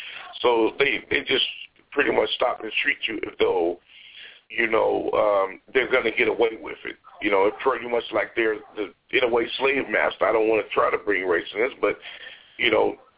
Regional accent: United States; I'm an American. You know, I'm a United States citizen.

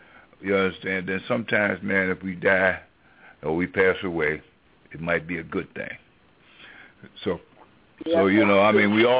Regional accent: Israel; he was one of the brothers that I grew up with in Israel, and he passed away.

